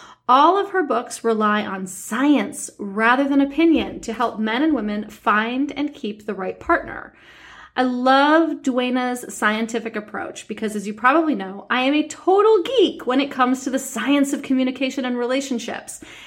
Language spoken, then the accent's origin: English; New York City, New York, United States; So many of you know that I grew up in New York City